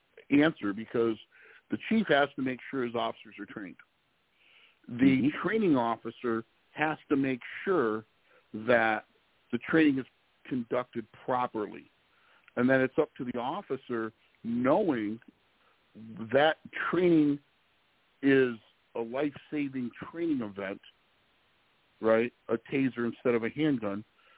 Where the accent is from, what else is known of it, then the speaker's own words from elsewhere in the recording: Detroit, Michigan, United States; I'm from the Detroit area, you know, grew up here, you know, ended up in South Carolina, did a few things. I'm back here. I love my area.